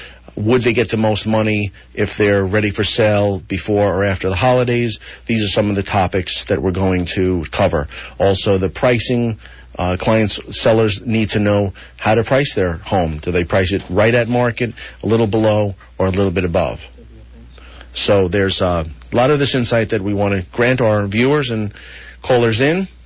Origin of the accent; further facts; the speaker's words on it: New Rochelle, New York, United States; I'm from New Rochelle. I have some friends from there as well.